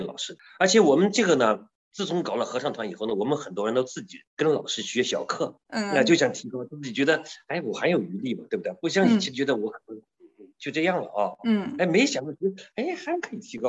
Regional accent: China; 你看现在我们中国人不光会太极拳，而且也会唱这些

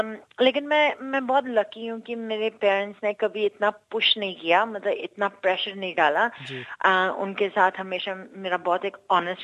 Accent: Punjab, India; कि हाँ भाई, हम तो पंजाबी हैं, हम इंडियन हैं

